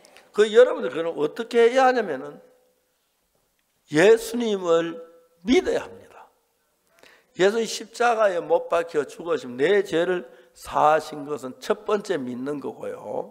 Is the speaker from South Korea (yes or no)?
yes; Seonsan, North Gyeongsang, South Korea; 저는 대한예수교 장로에서 그 선산, 제 고향 경북 선산인 선산교회를 다녔어요.